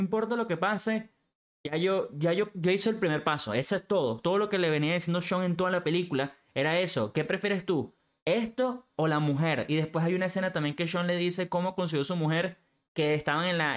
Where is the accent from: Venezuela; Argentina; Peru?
Venezuela; moved away as an adult; now in New York, United States; Yo soy de Venezuela, me mudé a Nueva York a los 18 años.